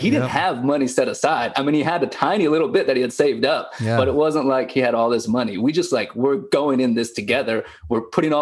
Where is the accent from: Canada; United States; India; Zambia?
Zambia; also born or lived in Kenya / Congo; I grew up as a missionary kid. So okay. I grew up in Zambia. I went to high school in Kenya. And then I met my wife, who's from Argentina, in Kenya.